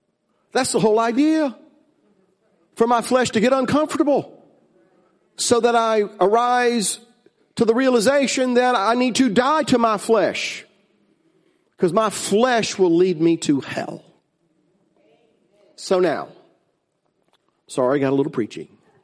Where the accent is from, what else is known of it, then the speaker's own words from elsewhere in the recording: the South, United States; Now, I grew up in the South, and there were people in the South who thought that meant